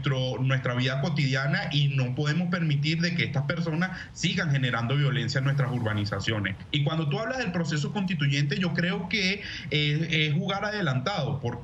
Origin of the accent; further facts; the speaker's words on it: Venezuela; da tristeza como venezolano